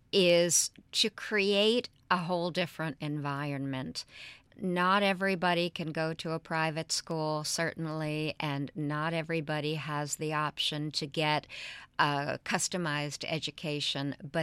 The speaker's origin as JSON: {"language": "English", "country": "United Kingdom", "said": "I'm British, and I could listen to it all day."}